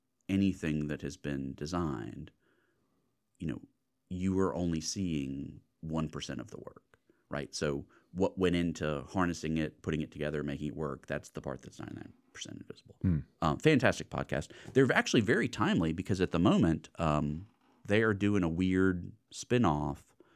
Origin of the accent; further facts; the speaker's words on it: United States; I'm an American male.